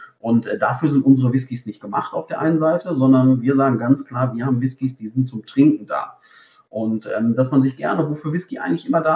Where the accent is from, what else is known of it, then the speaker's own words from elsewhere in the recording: North Rhine-Westphalia, Germany; Ich komme ja aus dem Ruhrgebiet